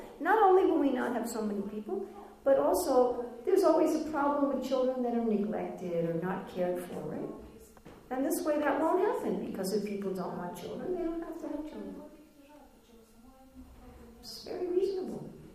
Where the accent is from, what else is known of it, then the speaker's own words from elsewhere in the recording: United States; I'm an American. We don't throw our garbage on the street.